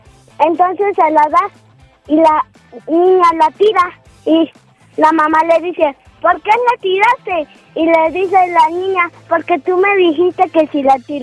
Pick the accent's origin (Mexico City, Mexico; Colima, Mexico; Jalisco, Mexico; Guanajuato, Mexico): Guanajuato, Mexico; León; De León, Guanajuato.